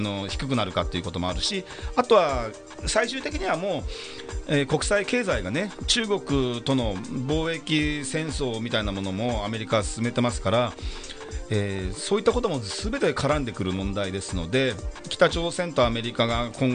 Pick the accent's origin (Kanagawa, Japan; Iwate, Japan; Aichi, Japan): Kanagawa, Japan; Yokohama